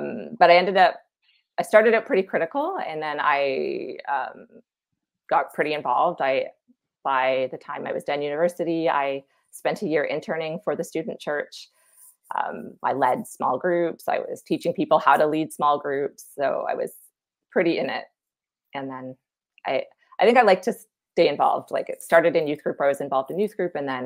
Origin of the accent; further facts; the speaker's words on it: Newmarket, Ontario, Canada; I went from the town I grew up in Newmarket, Ontario, to Waterloo, Ontario for school.